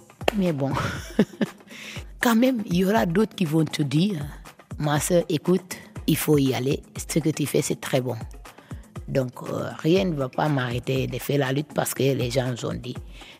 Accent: Casamance, Senegal; Quand j'étais dans mon village natal, c'est à Moulon Prayer. Je suis l'ethnie Diola en Casamance.

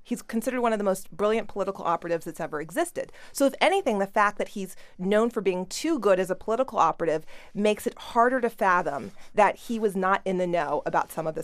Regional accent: New York, United States; Can I just say really quickly, though, as a New Yorker, we can't exactly be too smug about other people's corrupt politics

